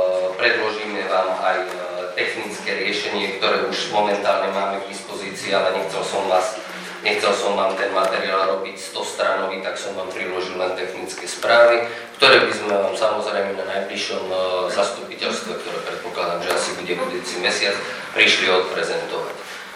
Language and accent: Slovak; Polomka, Banská Bystrica Region, Slovakia; now in Banská Bystrica, Slovakia; Ja teda osobne pochádzam z Polomky z Orehronia, aj keď žijem v Bystrici